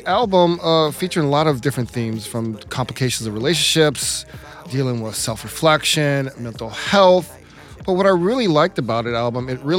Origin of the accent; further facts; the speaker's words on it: Atlanta, Georgia, United States; Black is out of Atlanta, my hometown